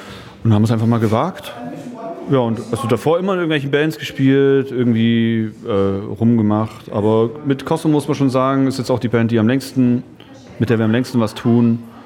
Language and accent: German; East Germany, Germany; born there; Man muss dazu sagen, ich bin in der DDR geboren.